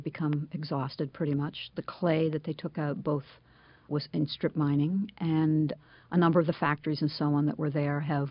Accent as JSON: {"language": "English", "region": "Pennsylvania", "country": "United States", "tie": "born or raised there", "said": "it was Appalachia. But I don't think we ever thought of it as Appalachia. It was just home."}